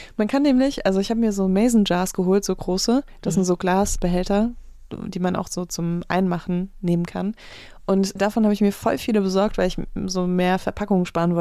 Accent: Saarbrücken, Saarland, Germany; born there; Weißt du, was das Witzige ist? Ich bin auch in Saarbrücken geboren.

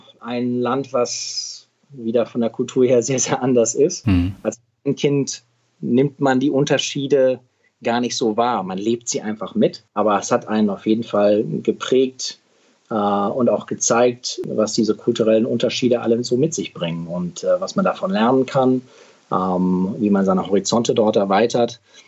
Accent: Midwest, United States; Ich bin in Amerika aufgewachsen. Ich bin dahin gezogen als 10-Jähriger im Mittleren Westen, weil mein Vater ersetzt wurde.

